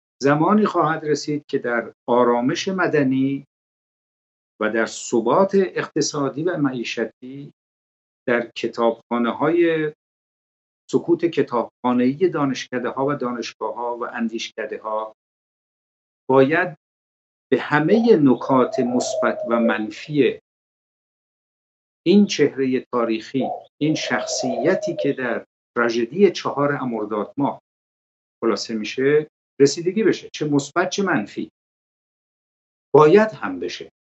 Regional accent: Iran; من به عنوان یک ایرانی

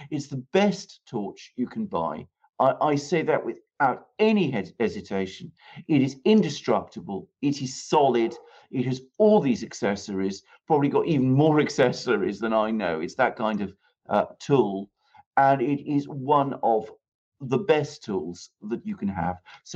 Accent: United Kingdom; is what we tend to say still in Britain, because obviously I'm British

